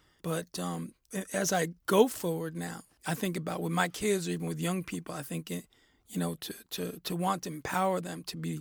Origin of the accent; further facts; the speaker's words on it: New York, United States; even growing up in New York